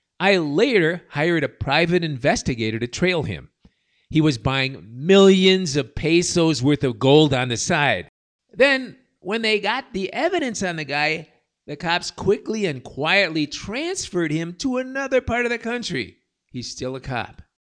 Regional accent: Serbia; She is Colombian, and I'm originally from Serbia.

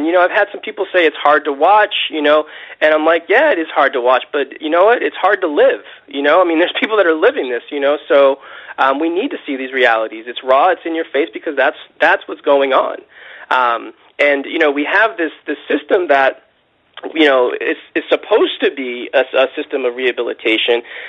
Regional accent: Boston, Massachusetts, United States; now in California, United States; I live in California now, but I come from Massachusetts, specifically from Boston.

